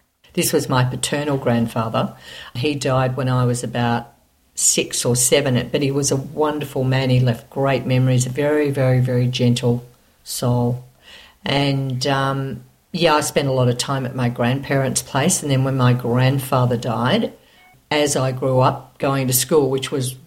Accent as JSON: {"language": "English", "town": "Yarraville", "region": "Victoria", "country": "Australia", "tie": "born or raised there", "also_born_or_lived": "Kew", "moved": "as an adult", "said": "I was born in Kew. I'm a baby boomer. I lived in Kew till I was two, and then we moved to Yarraville. And I stayed there until I went overseas at the age of 20."}